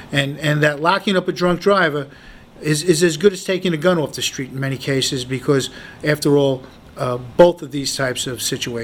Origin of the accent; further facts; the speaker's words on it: New York City, New York, United States; As a police officer and as a New Yorker, I was very encouraged by the work that they did.